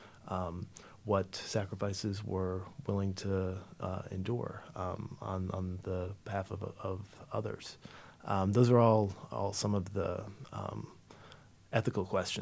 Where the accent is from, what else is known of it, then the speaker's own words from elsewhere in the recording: United States; me speaking personally as an American, I feel, you know, enormously blessed to live in a place where the only time we really experience that kind of violence is on the television screen